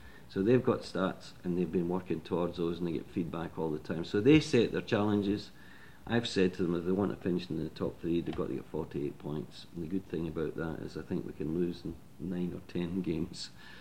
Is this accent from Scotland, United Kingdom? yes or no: yes; Scotland, United Kingdom; being Scottish, I want value for money